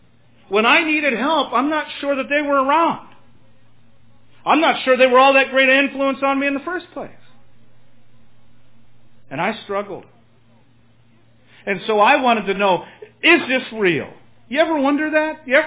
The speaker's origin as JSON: {"language": "English", "town": "New York City", "region": "New York", "country": "United States", "said": "So I'm from New York City, and, you know, it's an interesting place."}